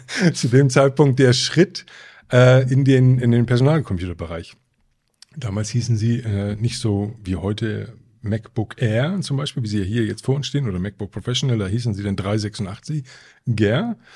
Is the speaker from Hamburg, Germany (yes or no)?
yes; Hamburg, Germany; Geboren bin ich tatsächlich in Hamburg. Ich bin ein Hamburger Fischkopf. Und dort bin ich aufgewachsen, zur Schule gegangen, die ersten Jahre sozusagen verlebt, bis ich 30 geworden bin, habe ich auch in Hamburg gelebt und gearbeitet.